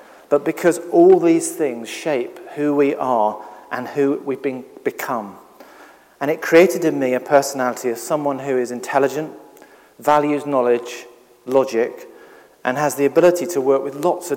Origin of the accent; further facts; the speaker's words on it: Streatham, London, United Kingdom; I grew up in Streatham with most of my family living roads apart.